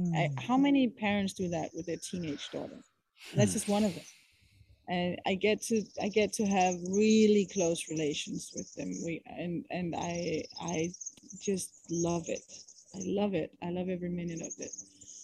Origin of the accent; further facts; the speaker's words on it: Copenhagen, Capital Region of Denmark, Denmark; Of course, I come from Copenhagen, and I come from Western society. I come from money. I come from education.